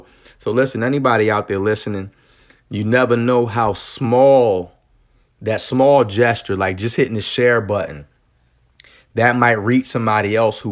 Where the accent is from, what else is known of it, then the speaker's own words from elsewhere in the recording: New Jersey, United States; And I've seen this thing several times growing up in Jersey where they would hate the Haitian people.